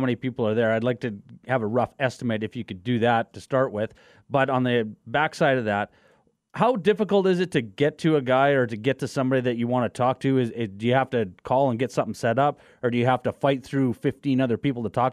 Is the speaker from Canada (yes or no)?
yes; Canada; because I'm Canadian.